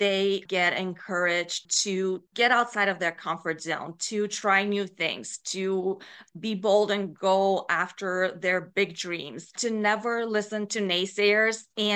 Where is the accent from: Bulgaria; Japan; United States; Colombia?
Bulgaria; growing up in Bulgaria